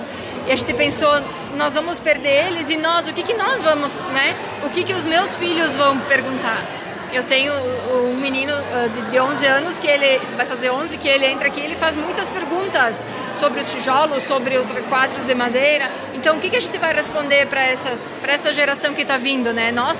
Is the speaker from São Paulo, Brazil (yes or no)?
no; Santo Antônio de Castro, Rio Grande do Sul, Brazil; born there; Eu nasci em Santo Antônio de Castro, hoje não moro mais